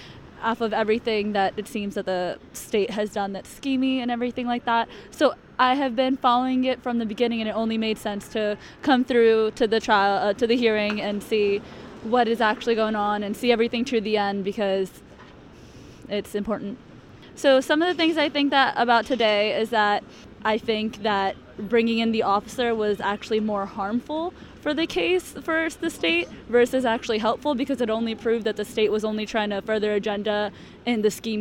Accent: Baltimore, Maryland, United States; I've been following the podcast from Serial to Undisclosed to Truth and Justice. I'm from Baltimore City.

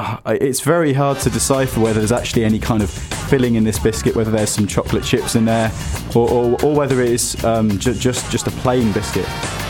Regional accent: Birmingham, West Midlands, United Kingdom; I'm from Birmingham.

